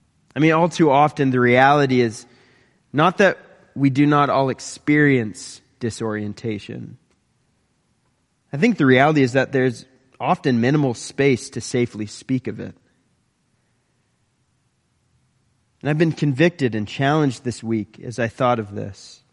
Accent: British Columbia, Canada; Well, I grew up in the Fraser Valley, and I've had my fair share of breathtaking hikes.

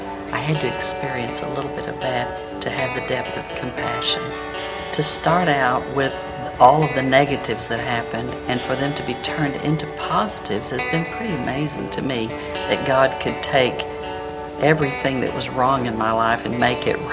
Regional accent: San Diego, California, United States; I grew up in San Diego in a very poor area.

